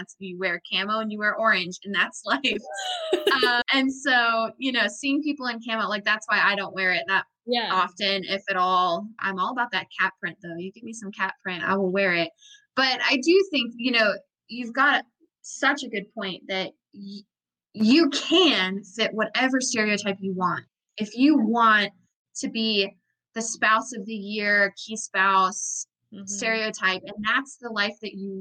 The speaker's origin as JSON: {"language": "English", "region": "Vermont", "country": "United States", "said": "Yeah, I'm from Vermont."}